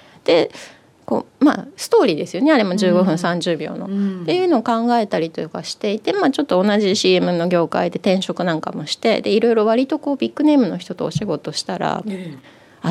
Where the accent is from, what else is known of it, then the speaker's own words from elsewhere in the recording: Kanto, Japan; born there; 私はずっと関東ね喧騒なので生まれだったので